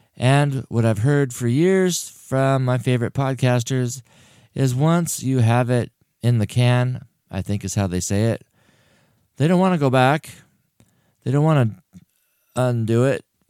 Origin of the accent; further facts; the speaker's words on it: Oregon, United States; By the way, we're from Oregon. We are in Oregon.